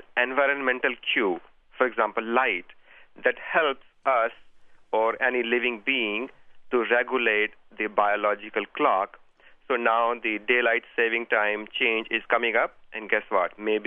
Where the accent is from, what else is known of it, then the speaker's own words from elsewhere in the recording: India; I'm originally from India